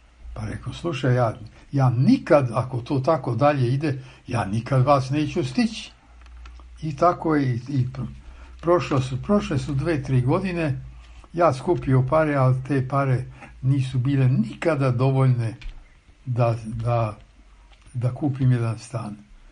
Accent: Subotica, Vojvodina, Serbia; first language Hungarian; Serbian is a second language; also born or lived in Belgrade; Ja sam odrastao u Subotici. Moj materni jezik je mađarski. Školovao sam se u Beogradu, studirao, diplomirao, promovirao, sreo ljubav svog života tamo, znači srpski.

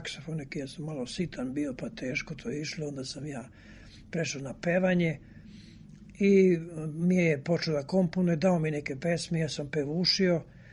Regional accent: Smederevska Palanka, Šumadija and Western Serbia, Serbia; also born or lived in Belgrade; rođen sam u Beogradu, ali zbog Nemaca. Kad su došli Nemci, otac mi to uradio, onda sam otišao za Palanku i tamo sam završio gimnaziju.

